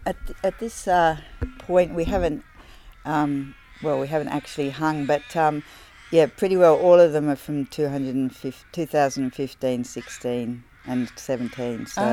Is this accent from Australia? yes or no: yes; Tasmania, Australia; I'm from Tasmania originally